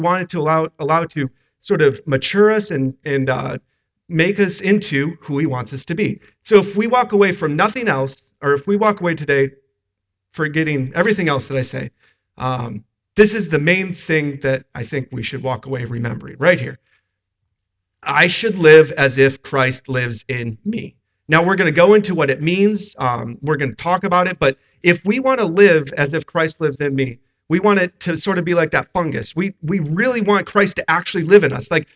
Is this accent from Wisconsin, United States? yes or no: no; Arizona, United States; In Arizona, I grew up in Arizona and we had a swimming pool